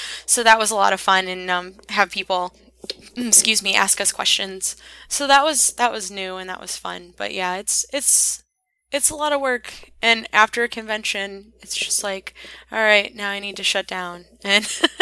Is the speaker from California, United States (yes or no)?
no; Indiana, United States; That must mean I'm an honorary Hoosier because I'm from Indiana.